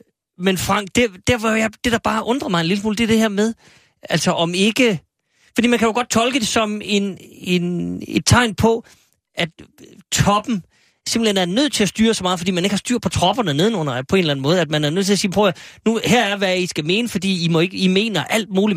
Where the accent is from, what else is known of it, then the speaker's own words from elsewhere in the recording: Aalborg, North Denmark Region, Denmark; born there; De var i Aalborg, min fødeby.